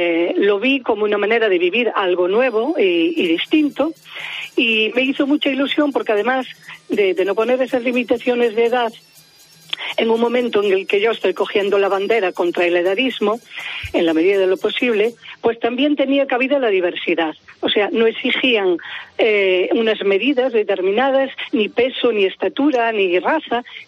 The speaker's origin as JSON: {"language": "Spanish", "town": "Burela", "region": "Galicia", "country": "Spain", "tie": "born or raised there", "said": "Yo salí elegida en Miss Fotogenia, en mi pueblo, que se llama Burela, en la costa de Lugo."}